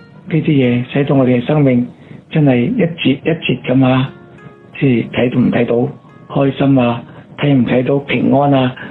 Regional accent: China; 其实同我哋中国人所讲嘅，要我哋能够明善成心

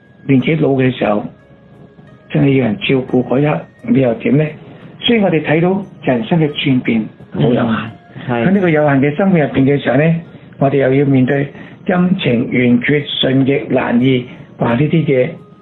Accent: China; 其实同我哋中国人所讲嘅，要我哋能够明善成心

